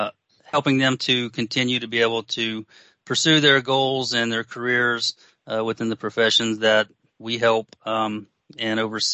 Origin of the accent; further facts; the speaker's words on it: Florida, United States; I was born and raised in Florida and attended the University of Alabama, where I graduated with a degree in finance.